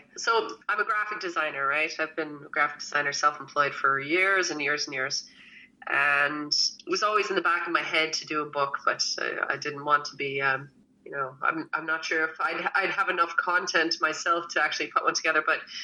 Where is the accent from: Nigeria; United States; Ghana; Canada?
Canada; The funny thing is, like, I'm Canadian, right?